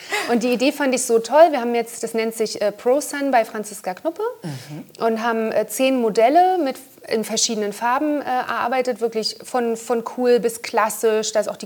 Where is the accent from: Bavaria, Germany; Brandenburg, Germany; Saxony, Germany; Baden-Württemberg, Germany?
Brandenburg, Germany; Und ich bin zusammen mit Axel Schulz Einheitsbotschafterin für das Land Brandenburg, wo ich ja herkomme, beziehungsweise wo ich aufgewachsen bin.